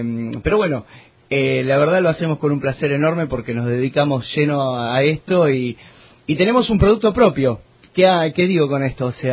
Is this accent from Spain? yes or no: no; Chacabuco, Buenos Aires Province, Argentina; salimos de la zona porque somos de Chacabuco. Estamos muy cerquita